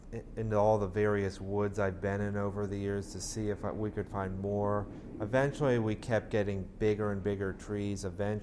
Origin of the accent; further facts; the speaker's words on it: Fairfax County, Virginia, United States; I'm an archaeologist from Fairfax County, Virginia. I'm 29 years old.